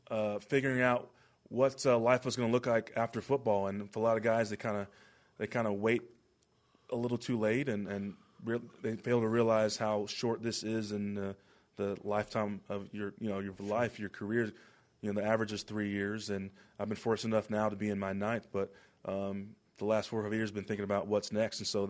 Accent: Dallas, Texas, United States; now in Buffalo, United States; I'm from Texas, you know. Even though I'm from Dallas, I prefer things to be a little slower.

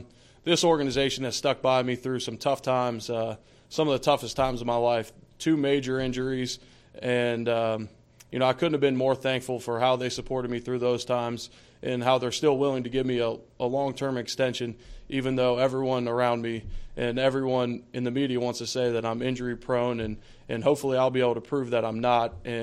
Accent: Cincinnati, Ohio, United States; It's similar to where I grew up in Cincinnati, a blue-collar town, down-to-earth people, good food, just an area that's welcoming.

